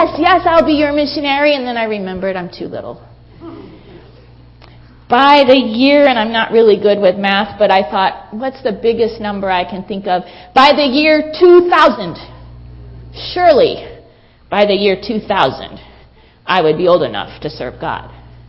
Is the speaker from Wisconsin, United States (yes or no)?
no; Florida, United States; also born or lived in Michigan; When I was born in Michigan, and then my family moved to Florida just before I was 7. And so most of my growing up years, I grew up in the warm south of Florida.